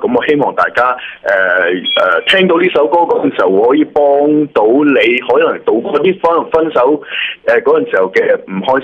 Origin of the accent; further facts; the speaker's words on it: Canada; 因為我生於加拿大，亦都長於加拿大，扎根於此